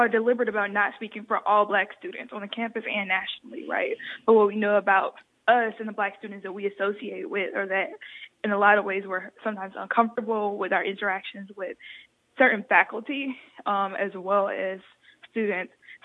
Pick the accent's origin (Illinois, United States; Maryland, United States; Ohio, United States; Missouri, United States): Missouri, United States; St. Louis; Because though, like, I'm from St. Louis, we could stand in solidarity.